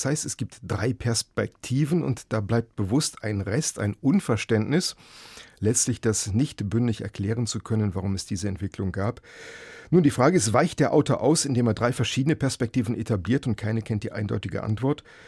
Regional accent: West Germany, Germany; Und als Wessi hat man dann hinterher besser verstanden

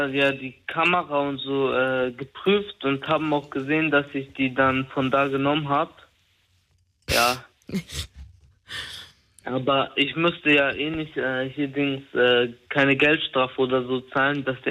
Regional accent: Germany; born there; komme ja aus Afghanistan, aber mein Migrationshintergrund ist Afghane, aber ich wurde halt hier geboren

